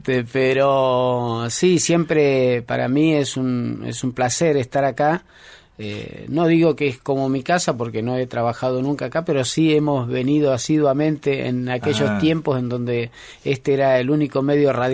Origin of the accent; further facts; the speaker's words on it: Bella Vista, Corrientes, Argentina; Bellavista, la ciudad de Bellavista. Nací en los montes, digamos, en la costa del río Santa Lucía.